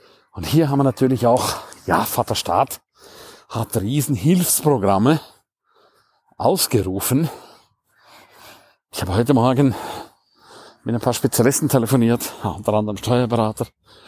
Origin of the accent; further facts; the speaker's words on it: Switzerland; für mich als Schweizer kein Problem. Als Schweizer darf ich ja noch in meiner Heimat.